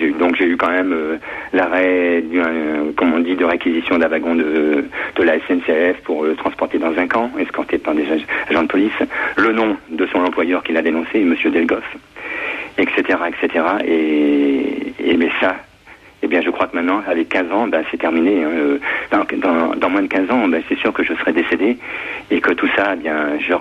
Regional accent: France; je suis un français lambda

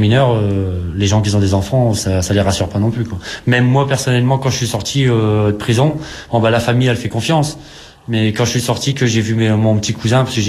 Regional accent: Boulogne-sur-Mer, Hauts-de-France, France; born there; Enfin, comme je suis né à Boulogne-sur-Mer, ça va.

